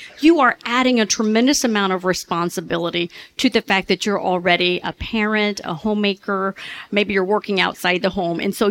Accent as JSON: {"language": "English", "region": "the South", "country": "United States", "said": "I'm from the South, and we do that."}